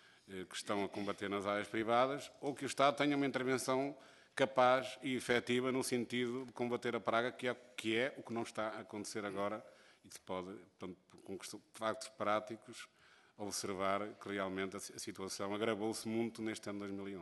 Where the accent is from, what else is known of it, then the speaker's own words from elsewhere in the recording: Coimbra, Portugal; Eu venho do Distrito de Coimbra